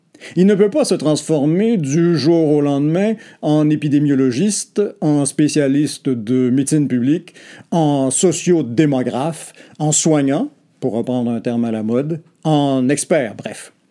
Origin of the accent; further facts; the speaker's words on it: Quebec, Canada; je suis québécois.